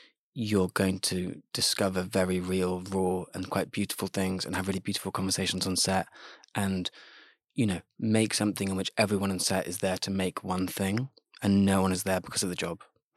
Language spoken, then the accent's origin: English; London, United Kingdom; also born or lived in Kentish Town; I grew up in London, I grew up in fairly central North London, Kentish Town.